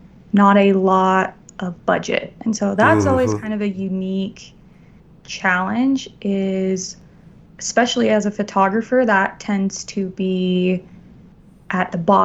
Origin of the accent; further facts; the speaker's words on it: Phoenix, Arizona, United States; now in Salt Lake City, United States; I'm originally from Phoenix, okay.